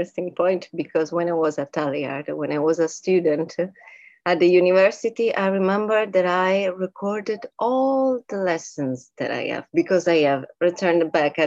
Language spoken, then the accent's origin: English; Sicily, Italy; English is a second language; I'm from Sicily, Italy, specifically Sicily.